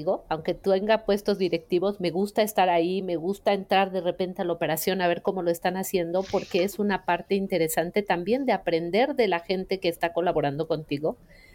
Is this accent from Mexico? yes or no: yes; Mexico; siendo mexicana, te lo repito, y mujer